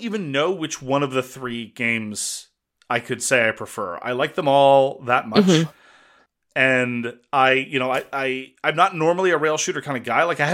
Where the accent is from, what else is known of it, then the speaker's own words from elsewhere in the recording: Montreal, Quebec, Canada; I come from Montreal. Jaywalking is an art.